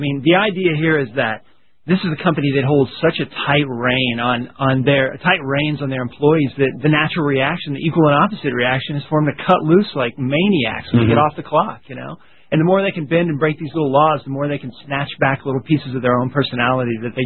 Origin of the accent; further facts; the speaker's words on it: Orlando, Florida, United States; but I grew up in Orlando.